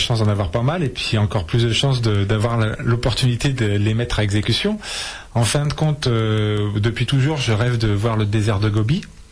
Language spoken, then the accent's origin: French; Lyon, Auvergne-Rhône-Alpes, France; je suis originaire de Lyon.